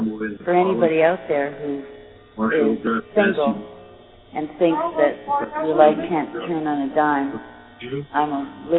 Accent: Florida, United States; I'm from Florida

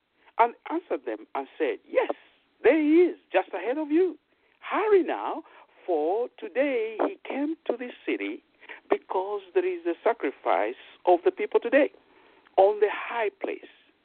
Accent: Zambia; now in United States; I remember years back when I was in Africa, because I'm originally from Zambia, those who have been listening to my broadcasts in Central Africa.

